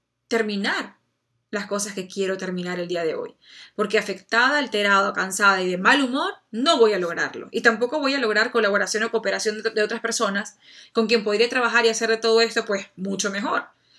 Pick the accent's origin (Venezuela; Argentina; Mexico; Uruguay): Venezuela; como dicen en mi país Venezuela, con cara de cañón